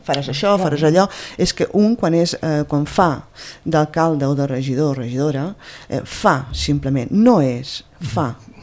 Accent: Pradell, Catalonia, Spain; el meu poble ha recuperat l'ànima, que no l'havia perdut, no?

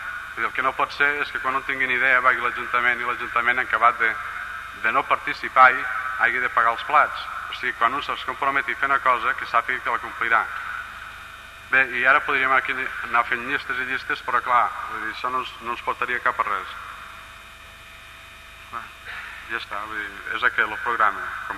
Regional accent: Falset, Catalonia, Spain; Nosaltres, com que som gent de Falset

